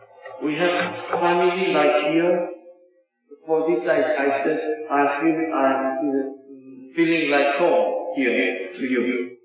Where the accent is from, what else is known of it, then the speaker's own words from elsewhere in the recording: Bucharest, Romania; English is a second language; And I am from Bucharest.